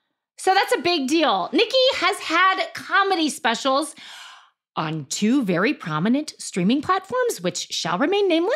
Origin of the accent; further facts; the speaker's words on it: St. Louis, Missouri, United States; So we're both from St. Louis.